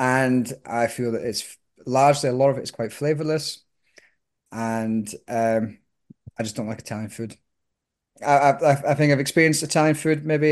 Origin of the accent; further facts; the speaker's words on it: Scotland, United Kingdom; I'm Scottish. I don't know what you're talking about.